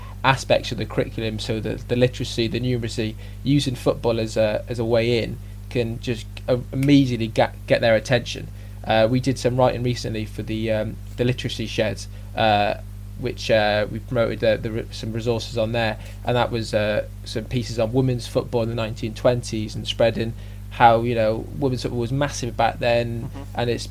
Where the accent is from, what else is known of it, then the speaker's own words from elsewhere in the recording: Wales, United Kingdom; And being Welsh, we didn't feel it would be right to have that as the inside image.